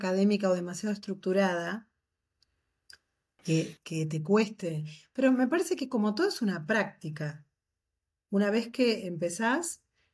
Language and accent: Spanish; Adicora, Falcón, Venezuela; yo soy de Adicora